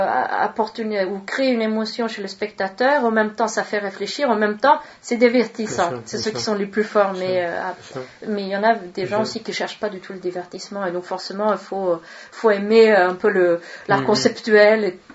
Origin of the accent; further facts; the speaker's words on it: Stockholm, Stockholm County, Sweden; now in Paris, France; De Stockholm.